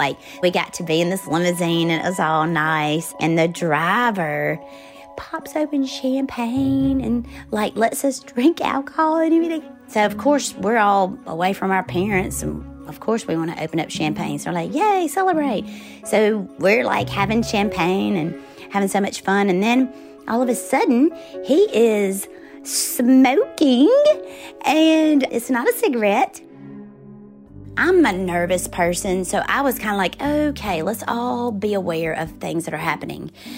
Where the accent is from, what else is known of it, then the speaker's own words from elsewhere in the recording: the South, United States; So we got there, and I grew up in the South.